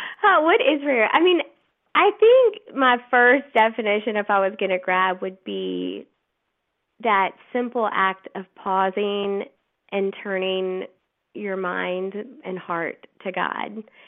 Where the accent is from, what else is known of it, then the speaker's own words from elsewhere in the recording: Baton Rouge, Louisiana, United States; I learned the examine, like you mentioned, that I'm from Baton Rouge